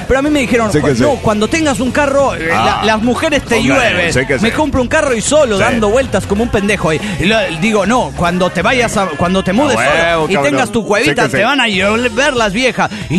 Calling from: Tunja, Boyacá, Colombia; Aquí en Tunja, sí, mientras estoy escribiendo esto, es de día.

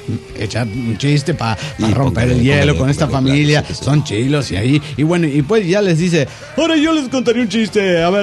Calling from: Mexico; del Mal de Infiernillo, México.

